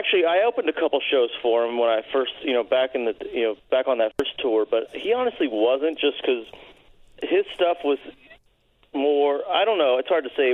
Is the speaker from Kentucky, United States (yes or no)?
yes; Kentucky, United States; You know, growing up in Kentucky, we had WGN.